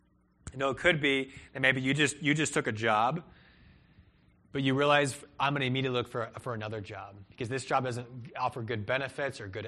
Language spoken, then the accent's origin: English; Peru; also born or lived in Cleveland; And I grew up in Peru, South America, in a city of 7 million people, and I then grew up in Cleveland, Ohio, which is a large city as well.